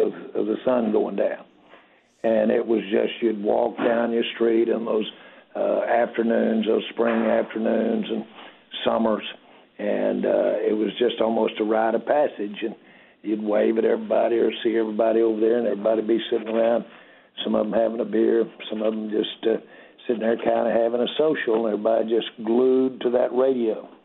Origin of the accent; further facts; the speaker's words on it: Los Angeles, California, United States; born there; saw the house that I actually was living in, my parents were, when I was born there in Los Angeles.